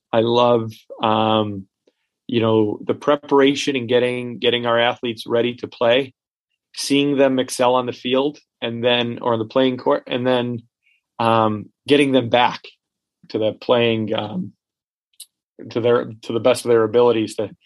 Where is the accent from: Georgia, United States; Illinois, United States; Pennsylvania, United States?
Illinois, United States; Chicago; I grew up in Chicago during the Michael Jordan era.